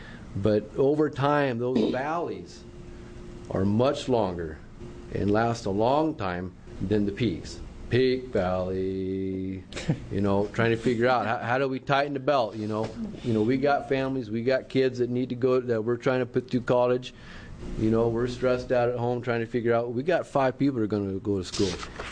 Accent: Tillamook, Oregon, United States; I'm a second-generation dairy farmer in Tillamook. I was raised in Tillamook, and I've been actively engaged in the business of dairy farming since my early childhood.

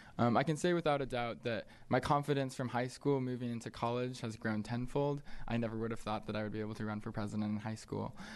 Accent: Cottage Grove, Oregon, United States; Not only is OSU three times larger than the town that I came from, I come from Cottage Grove

